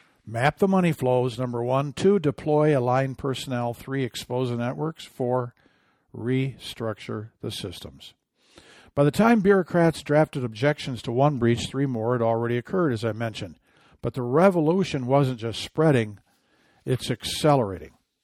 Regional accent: Michigan, United States; water purified in Michigan, my home state

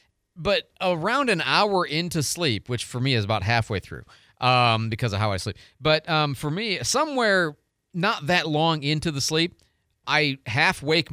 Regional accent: Illinois, United States; also born or lived in Missouri / Michigan; I'm from Illinois and, you know, Missouri and Michigan. And so originally

